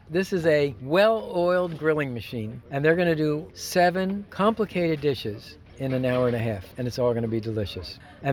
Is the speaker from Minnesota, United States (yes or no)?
no; Baltimore, Maryland, United States; also born or lived in Japan; I was born in Japan, raised in Baltimore, and at the time living in Miami, which does not have a barbecue tradition.